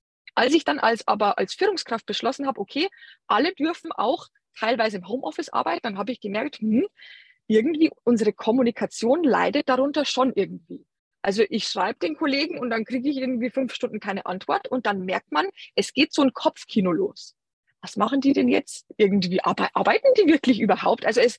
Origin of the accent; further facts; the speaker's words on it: Passau, Bavaria, Germany; now in Berlin, Germany; Ich bin in Passau aufgewachsen, ich bin gebürtige Niederbayerin und wollte dann nach Berlin gehen und meine Familie eben noch sehen können.